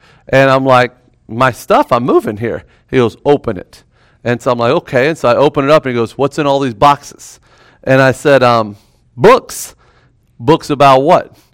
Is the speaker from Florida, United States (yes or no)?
yes; Florida, United States; see, I'm from Florida, born and raised, you know.